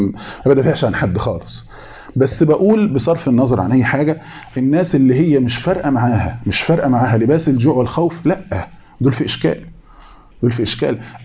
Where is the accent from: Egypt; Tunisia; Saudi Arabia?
Egypt; مثلا هل يتصور ان مثلا عندنا في مصر